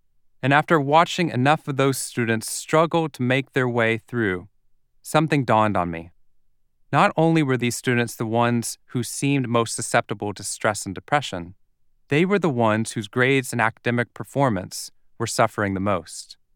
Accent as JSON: {"language": "English", "town": "Waco", "region": "Texas", "country": "United States", "tie": "born or raised there", "said": "I was raised in Waco, Texas, and never really expected to leave."}